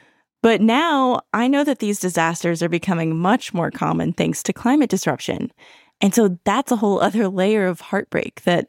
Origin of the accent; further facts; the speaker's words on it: San Diego, California, United States; As you know, I grew up in San Diego.